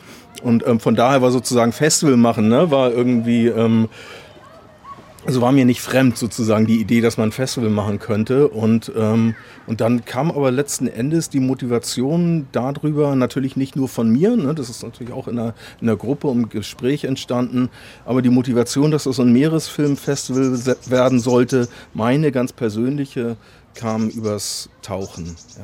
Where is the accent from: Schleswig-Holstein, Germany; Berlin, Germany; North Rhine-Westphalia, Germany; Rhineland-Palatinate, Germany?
Schleswig-Holstein, Germany; Kiel; Ich glaube, als Kieler kann man der Faszination mehr eigentlich nicht entkommen, oder?